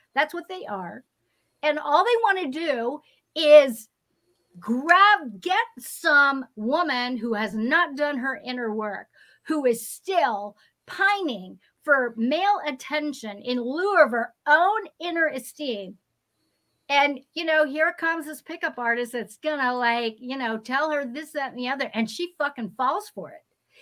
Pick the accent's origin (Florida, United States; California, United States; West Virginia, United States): California, United States; I mean, I'm from California. So it's like in the Bay Area, I call it the San Francisco Sexual Bay Area